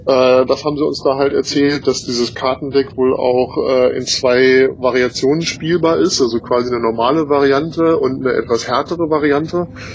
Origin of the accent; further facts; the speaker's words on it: Hanover, Lower Saxony, Germany; born there; als geborener Hannoveraner bin ich natürlich